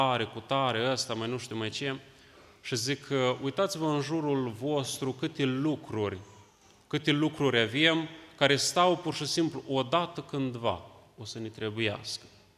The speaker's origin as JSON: {"language": "Romanian", "country": "Moldova", "said": "Vin din Republica Moldova și vă aduc acest salut."}